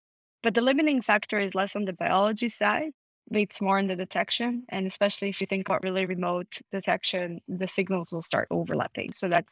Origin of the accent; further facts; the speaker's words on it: Israel; English is a second language; moved away as an adult; now in United States; I was born and raised in Israel and studied industrial engineering and then moved to the US for business school, stayed here